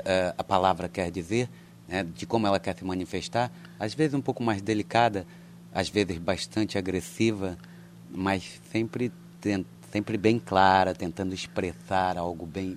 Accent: Rio de Janeiro, Brazil; eu sou de Padre Miguel, moro lá

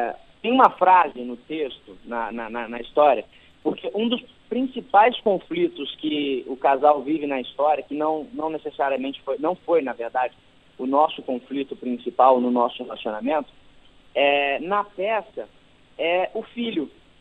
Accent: Palmas, Tocantins, Brazil; Eu não sou do Rio de Janeiro, né? Eu sou de Palmas, Tocantins.

